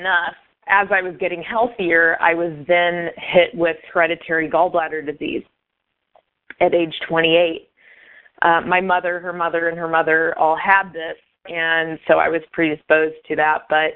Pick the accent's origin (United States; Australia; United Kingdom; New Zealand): United States; Midwest; now in San Francisco, United States; I'm originally from the Midwest.